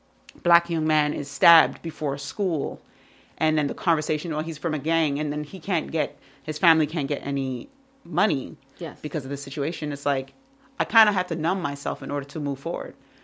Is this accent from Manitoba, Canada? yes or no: no; Montreal, Quebec, Canada; I love being Canadian. I love being from Montreal. I grew up and I went to Camp B'nai B'rith. I can spit Hebrew.